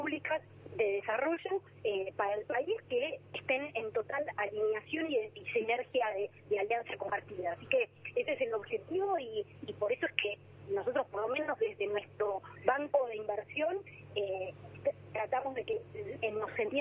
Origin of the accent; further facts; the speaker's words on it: Bahía Blanca, Buenos Aires Province, Argentina; born there; Estuvo lindísimo el recorrido de Bahía, que es mi ciudad natal.